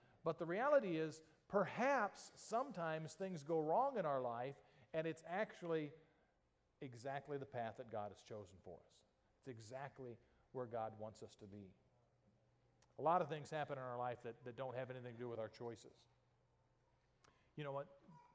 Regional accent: Yuma, Arizona, United States; I still remember growing up in Yuma, Arizona, and we had exactly two channels on the TV.

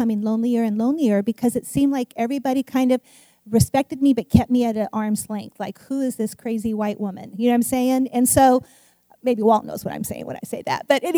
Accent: Philippines; Okay, so you knew I grew up in the Philippines, but I was just a kid growing up.

